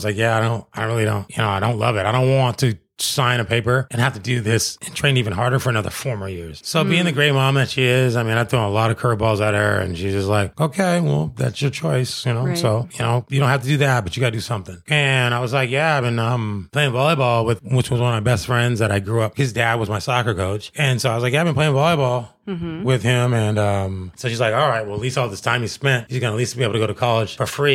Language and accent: English; Tacoma, Washington, United States; moved away as an adult; now in San Diego, United States; I was born in Tacoma, which is like 20 minutes outside of Seattle. So I usually just say Seattle because most people don't know where Tacoma is.